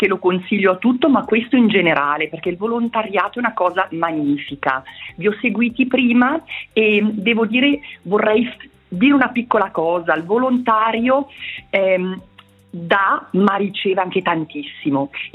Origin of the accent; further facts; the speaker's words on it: Agno, Ticino, Switzerland; now in Novaggio, Switzerland; io sono cresciuta ad Agno e lo ammetto, il mio cuore batte ancora per Agno. Vivo a Novaggio, dove mi trovo bene, però Agno ce l'ho nel cuore.